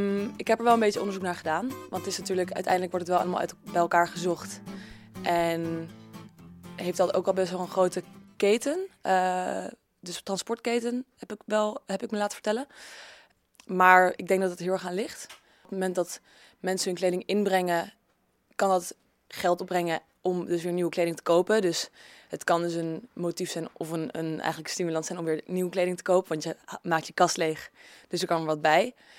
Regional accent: Netherlands; dat wij als Nederlanders en als jonge meiden in Amsterdam toch een beetje verschillende kleding willen hebben.

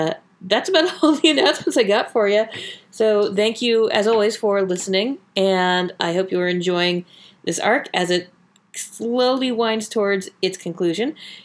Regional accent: Pacific Northwest, United States; I'm from the Pacific Northwest. It's all the same to me.

